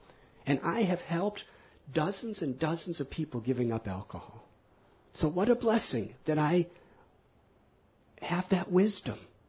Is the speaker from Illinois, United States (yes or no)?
yes; Illinois, United States; he was from Ohio, I was from Illinois, it's the next state.